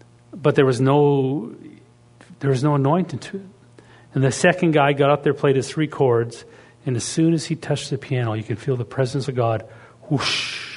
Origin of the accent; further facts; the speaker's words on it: Canada; I'm from the Canadian tribe. We don't do that.